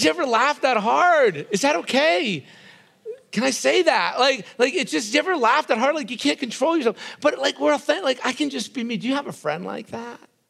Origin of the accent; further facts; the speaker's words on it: New Jersey, United States; I grew up in a Italian family on the East Coast. We kissed everybody.